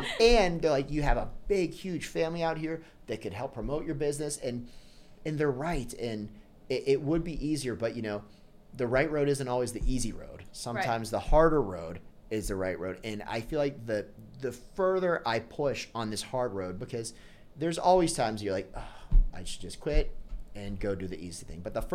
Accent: Pittsburgh, Pennsylvania, United States; I'm from Pittsburgh, Pennsylvania. So we're both from the Northeast.

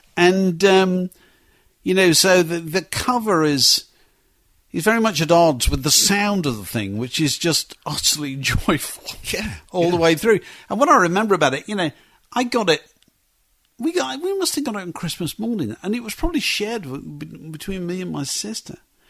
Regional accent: Yorkshire and the Humber, United Kingdom; I grew up in Yorkshire.

